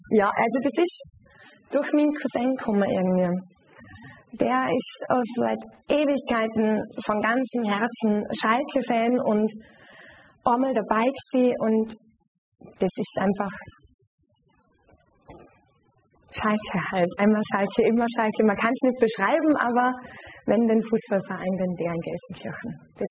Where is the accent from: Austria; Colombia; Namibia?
Austria; Vorarlberg; now in Hamburg, Germany; mich zieht es immer wieder zurück nach Vorarlberg